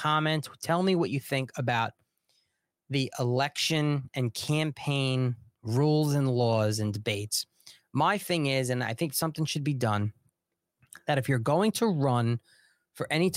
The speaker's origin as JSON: {"language": "English", "region": "New York", "country": "United States", "tie": "born or raised there", "said": "My home state, Lee Zeldin, who's running against the vile individual, Kathy Hochul"}